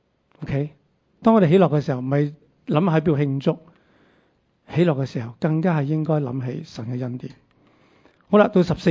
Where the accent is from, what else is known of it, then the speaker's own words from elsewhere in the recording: China; 我们中国人呢 特别是不想麻烦人家的，觉得自己有问题自己解决